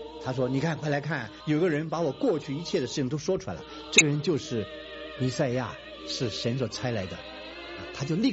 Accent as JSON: {"language": "Chinese", "country": "China", "said": "所以身为中国人，我刚才讲实在是得天独厚"}